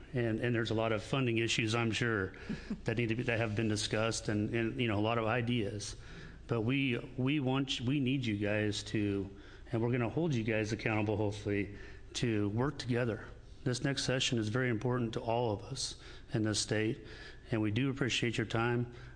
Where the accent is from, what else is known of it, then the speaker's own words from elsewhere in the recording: Hermiston, Oregon, United States; I'm from Hermiston, Oregon.